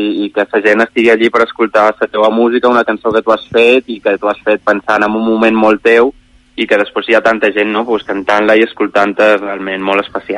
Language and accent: Catalan; Ibiza, Balearic Islands, Spain; now in Barcelona, Spain; Jo sóc d'Eivissa i havia tingut sempre un grup allà, però quan vaig venir a Barcelona vaig tenir ganes de començar algo de zero